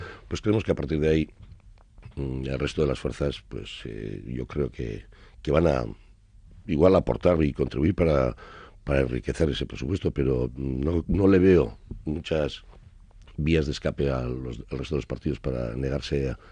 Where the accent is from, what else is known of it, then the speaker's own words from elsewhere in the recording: Bergara, Basque Country, Spain; un ciudadano de Bergara, de donde soy natural